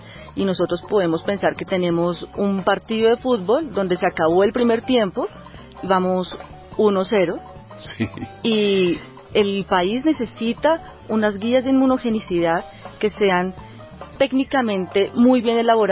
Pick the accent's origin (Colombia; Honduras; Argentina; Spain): Colombia